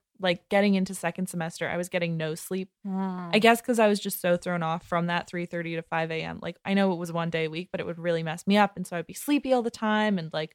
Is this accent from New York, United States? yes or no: yes; New York, United States; yeah, I'm from New York. Well, yeah, you've grown up with 130 kids from kindergarten to 12th grade who all that's a given for